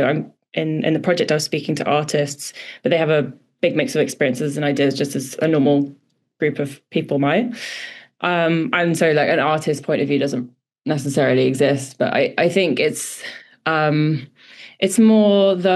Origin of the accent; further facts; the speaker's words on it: London, United Kingdom; I'm from London, and it's a huge issue here.